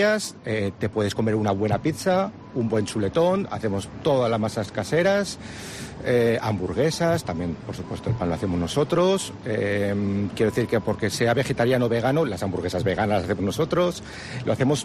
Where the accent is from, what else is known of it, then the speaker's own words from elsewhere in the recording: Tauste, Aragon, Spain; Soy de un pueblo de Zaragoza, Tauste. Estudié en Tauste, en Zaragoza, en diseño industrial y de interiores.